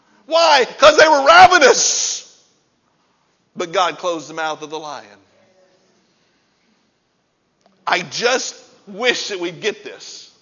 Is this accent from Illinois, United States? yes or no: yes; Granite City, Illinois, United States; we were raised in Granite City on the wrong side of the tracks, back by the steel mills, where the rats were as big as dogs.